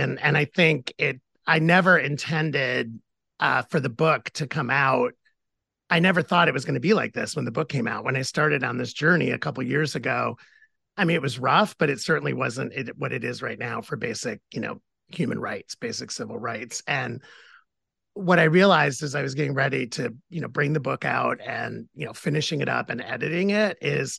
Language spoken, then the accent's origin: English; Midwest, United States; because I can't get rid of my Midwestern roots. Even though I've lived all over the country, I need my dose of Miss what my dose of Midwestern every year.